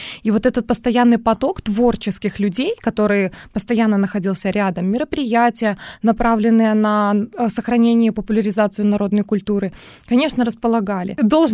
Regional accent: Vitebsk Region, Belarus; born there; я родилась в Мёрском районе. Это место, наполненное красотой природы и народным творчеством

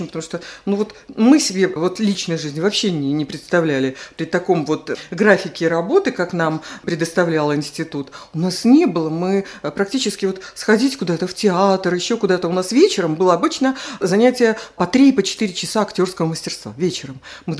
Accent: Belarus; Вот я была из Белоруссии, моя подруга была с Украины.

